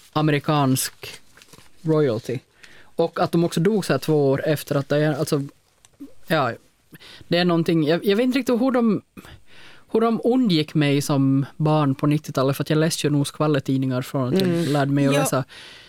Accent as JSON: {"language": "Swedish", "country": "Finland", "said": "Och jag tänker, vi som finländare har ju verkligen det här med friction maxing i blodet."}